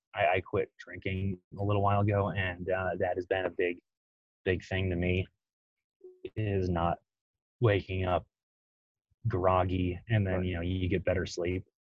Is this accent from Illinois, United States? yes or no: yes; Chicago, Illinois, United States; Soda. I'm originally from Chicago.